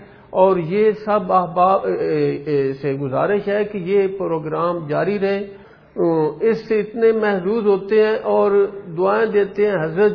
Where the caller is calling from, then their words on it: Lahore, Punjab, Pakistan; میں لاہور سے بلانگ کرتا ہوں, لیکن ذاتی گھر میرا گاؤں میں ہے.